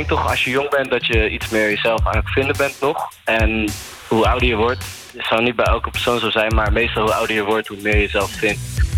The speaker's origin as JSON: {"language": "Dutch", "town": "The Hague", "region": "South Holland", "country": "Netherlands", "said": "We komen allebei uit Den Haag."}